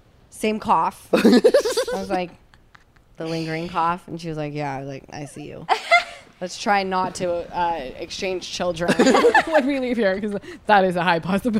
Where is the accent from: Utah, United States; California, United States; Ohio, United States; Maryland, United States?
Utah, United States; So as everyone knows, Easton and I grew up in Utah, and in Utah, there is a large Tongan and Samoan population.